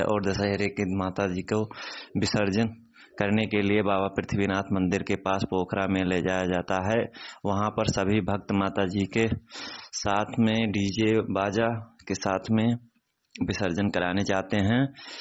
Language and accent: Hindi; Raniyapur, India; तो शुरुआत करते हैं अपने गांव से, हमारे गांव में रनियापुर में